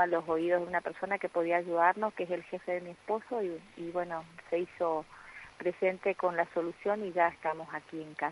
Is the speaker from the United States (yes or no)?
no; Puerto Iguazú, Misiones, Argentina; Que somos de Misiones y más de Iguazú, que tenemos mucho verde alrededor